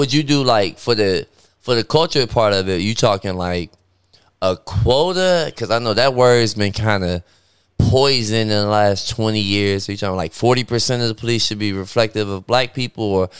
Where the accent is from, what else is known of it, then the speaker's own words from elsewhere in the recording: Detroit, Michigan, United States; But I'm old school. I'm from Detroit. I like guns.